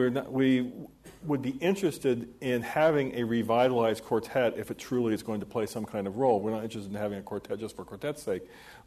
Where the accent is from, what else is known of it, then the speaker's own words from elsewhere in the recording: United States; So I don't feel that I'm being watched as an American.